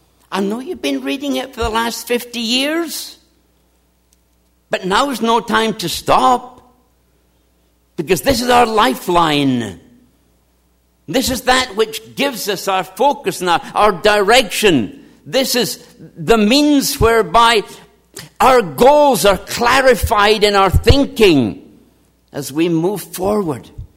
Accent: Scotland, United Kingdom; now in United States; I grew up in Scotland, and I always wanted to ski on powder snow.

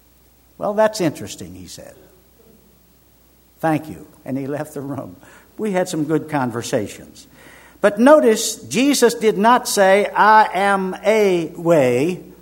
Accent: Richmond, Virginia, United States; told him how I was saved the latter part of 1954 in my hometown of Richmond, Virginia

